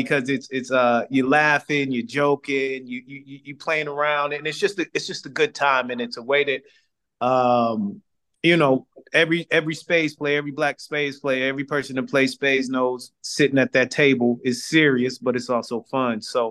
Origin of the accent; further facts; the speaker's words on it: St. Louis, Missouri, United States; So me and Tomar met because of one of my best friends I grew up with in St. Louis, Shedrick Kelly, and his wife, Alicia, came to San Francisco and they brought the kids.